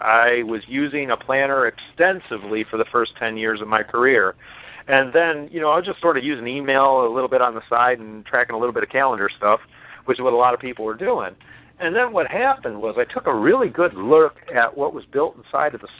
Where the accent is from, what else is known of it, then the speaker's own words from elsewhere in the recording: Battle Creek, Michigan, United States; I was back in my hometown of Battle Creek, Michigan